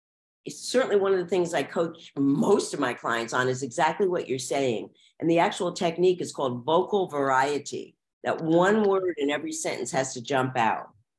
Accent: New Jersey, United States; like I'm from New Jersey, close to New York, an out there style and be good

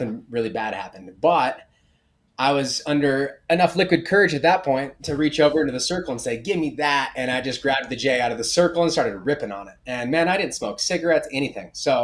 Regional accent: California, United States; now in Colorado, United States; I grew up in Southern California. I didn't know what brick was.

